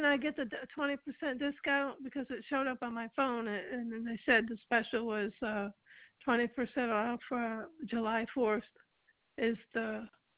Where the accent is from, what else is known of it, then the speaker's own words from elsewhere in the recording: Mexico; English is a second language; So since I'm visiting from Mexico